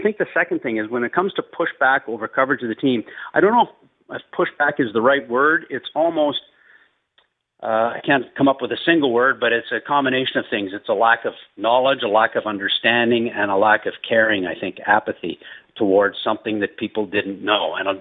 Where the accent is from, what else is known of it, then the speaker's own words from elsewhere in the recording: Canada; as a Canadian.